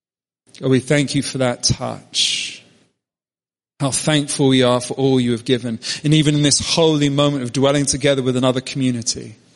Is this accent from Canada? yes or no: no; England, United Kingdom; I'm from England. Could you facilitate me having a passport photo?